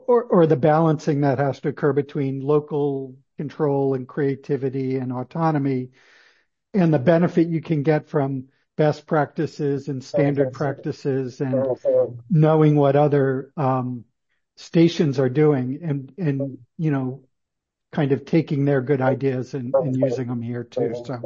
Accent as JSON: {"language": "English", "region": "New England", "country": "United States", "tie": "born or raised there", "said": "And so even though I grew up in New England, my dad was stationed at Fort Belvoir for a long time."}